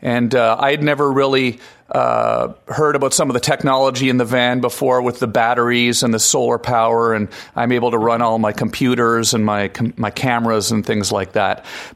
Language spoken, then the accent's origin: English; Canada; And, you know, I'm I'm Canadian.